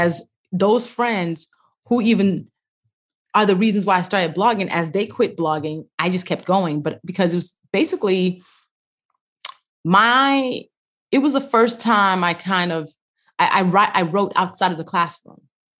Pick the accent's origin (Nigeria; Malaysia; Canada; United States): Nigeria; Yes, we lived in a big family house with my grandmother. My cousins would come over on holidays.